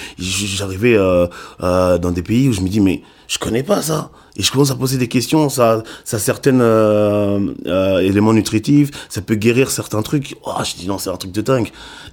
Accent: Waterloo, Wallonia, Belgium; also born or lived in Kinshasa; et je suis belge, d'origine congolaise et capverdienne. Et je viens de Waterloo, j'ai grandi là-bas, je suis né à Kinshasa.

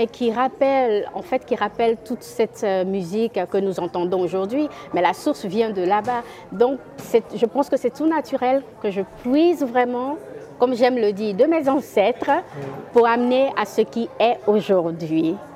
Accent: Côte d’Ivoire; also born or lived in Netherlands; now in Belgium; C'est comme ça que je suis arrivée, en fait, donc de la Côte d'Ivoire à la Hollande, de la Hollande en Belgique.

